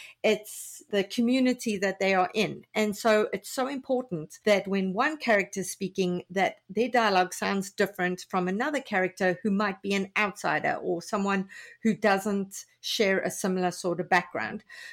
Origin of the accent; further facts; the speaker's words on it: South Africa; I know with my first novel as a South African, I was throwing in Afrikaans words that were authentic to those characters